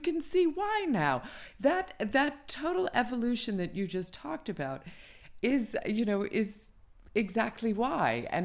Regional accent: United States; moved away as an adult; now in United Kingdom; And when I first moved here, as you can hear, I'm American, and I didn't drive.

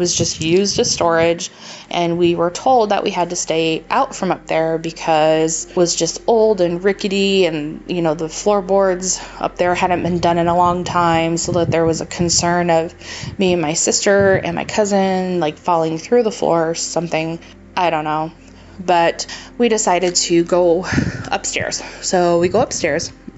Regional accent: New York, United States; But anyway, I am originally from New York, and we lived in quite a few houses growing up

